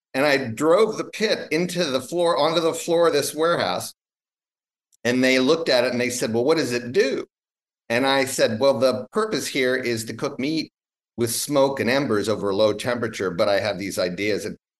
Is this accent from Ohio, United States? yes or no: yes; Ohio, United States; born or raised there